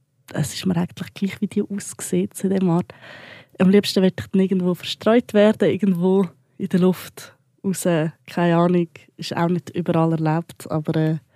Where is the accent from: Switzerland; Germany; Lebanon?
Switzerland; Aargau; ich bin 23, komme aus dem Aargau, habe aber trotzdem irgendwie alles andere als ein Aargauer Dialekt.